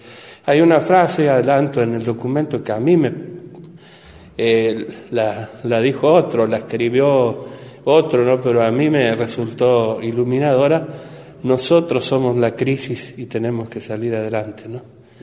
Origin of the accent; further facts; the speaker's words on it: Argentina; Pero como argentinos, si en cada lugar vamos tomando conciencia de eso